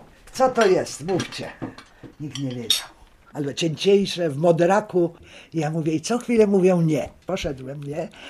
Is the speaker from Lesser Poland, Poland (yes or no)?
yes; Kraków, Lesser Poland, Poland; now in Poznań, Poland; Właściwie wychowałam, przecież urodziłem się i wychowałam w Krakowie, bo rodzice już pracowali w Krakowie.